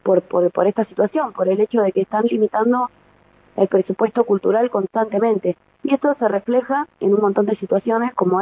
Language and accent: Spanish; Villa La Angostura, Neuquén, Argentina; also born or lived in San Martín de los Andes; yo estuve 11 años viviendo en San Martín de los Andes, estudié Villa La Angostura, pero me fui a San Martín de los Andes a estudiar porque era lo que tenía más cerca, y después me volví a mi pueblo